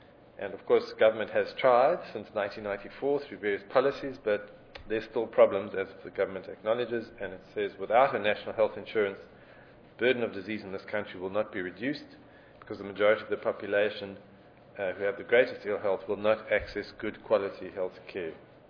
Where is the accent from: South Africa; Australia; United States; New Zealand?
South Africa; I'm from South Africa